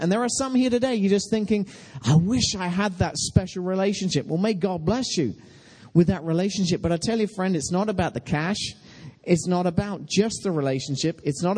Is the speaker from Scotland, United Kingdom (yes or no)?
no; Tynemouth, North East England, United Kingdom; proud of Tynmouth, my hometown, proud of Wales.